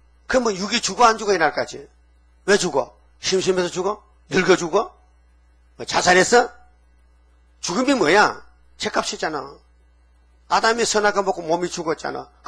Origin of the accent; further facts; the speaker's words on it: Uiseong, North Gyeongsang, South Korea; 나는 경상북도 의성에서 왔어요.